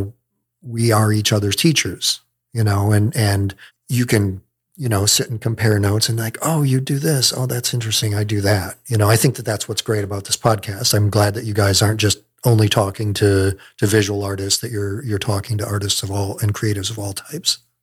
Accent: Michigan, United States; I grew up in Michigan.

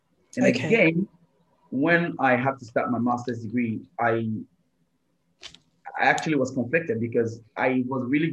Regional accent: Koforidua, Eastern Region, Ghana; the University of Ghana in Accra was quite closer to my hometown in Koforidua, in the Eastern region.

